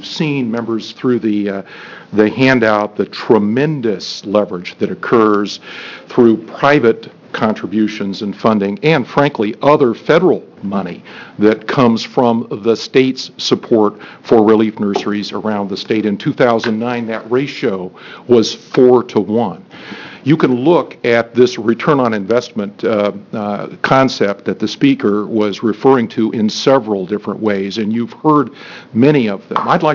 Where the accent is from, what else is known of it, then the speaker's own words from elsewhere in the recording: Eugene, Oregon, United States; But Eugene, in particular, and I'll pick on my hometown